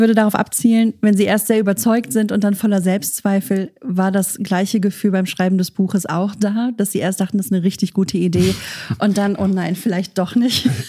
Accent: Hesse, Germany; ich als Hessin

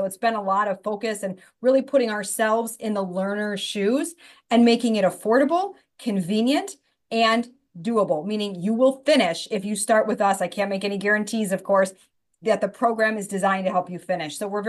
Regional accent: Troy, Michigan, United States; I grew up in Troy, Michigan, born and raised here.

